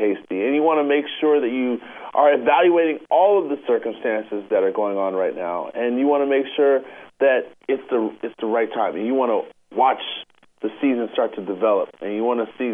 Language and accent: English; Potomac, Maryland, United States; actually, so I grew up in Potomac, Maryland